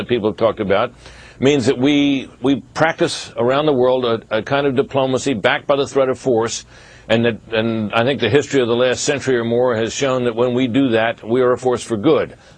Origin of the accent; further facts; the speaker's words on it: United States; Well, I hate to say it because, you know, I'm an American.